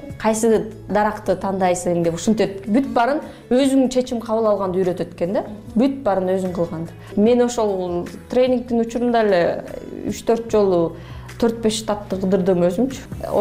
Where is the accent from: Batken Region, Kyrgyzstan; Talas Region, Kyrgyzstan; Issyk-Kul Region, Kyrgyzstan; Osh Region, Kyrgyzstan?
Issyk-Kul Region, Kyrgyzstan; Мен өзүм негизи көлдө төрөлүп өскөм, 7-8 районунда.